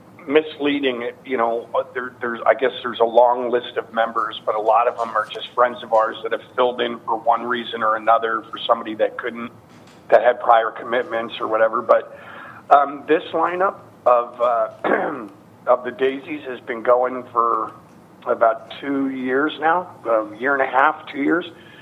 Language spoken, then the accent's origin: English; United States; Obviously, I'm American. I live here. I think America is an incredible country, you know.